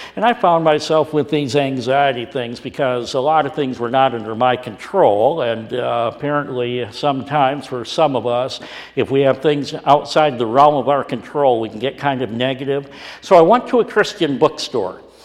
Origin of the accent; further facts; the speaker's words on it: Grand Rapids, Michigan, United States; Well, I came from the Grand Rapids, Michigan area.